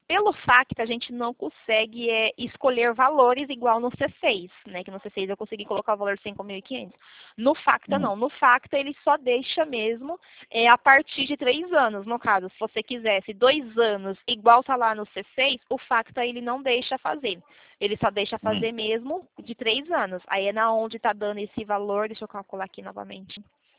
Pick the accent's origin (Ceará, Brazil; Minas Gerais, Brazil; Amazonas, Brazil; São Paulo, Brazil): São Paulo, Brazil; sou daqui de São Paulo.